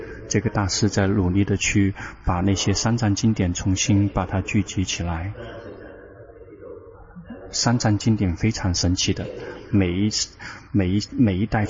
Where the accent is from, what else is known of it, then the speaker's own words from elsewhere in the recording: Thailand; 我们泰国人如果能够把佛法能够弘传到